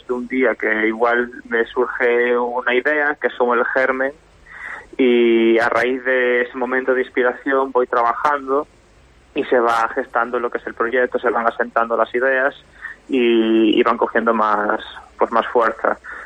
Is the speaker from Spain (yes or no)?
yes; Viveiro, Galicia, Spain; moved away; Entonces es como ese límite que representa mi salida de Viveiro, de mi pueblo.